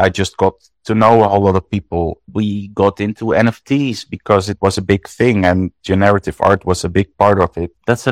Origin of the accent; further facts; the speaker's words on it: Netherlands; I'm from the Netherlands.